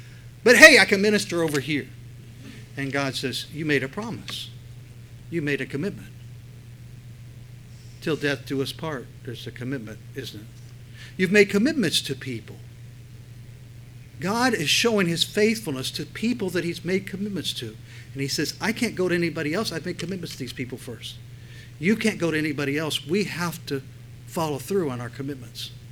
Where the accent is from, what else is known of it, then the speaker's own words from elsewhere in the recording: United States; time I go over to India, what's so strange is they like think, well, you're very important. Why? Because I'm an American.